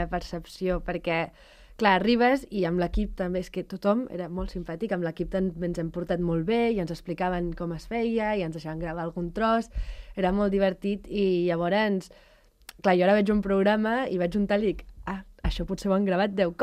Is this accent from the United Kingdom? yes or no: yes; England, United Kingdom; sóc anglesa.